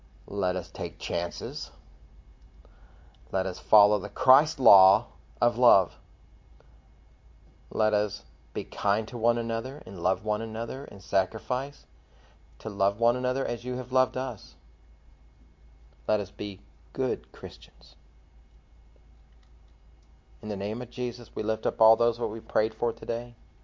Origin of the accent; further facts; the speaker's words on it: Texas, United States; Heavenly Father, Lord, we're American. We're Texans.